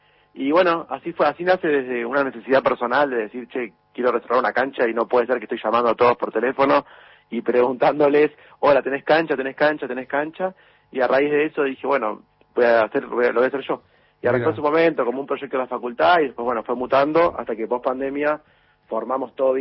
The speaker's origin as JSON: {"language": "Spanish", "town": "Mar del Plata", "region": "Buenos Aires Province", "country": "Argentina", "said": "yo soy de Mar del Plata"}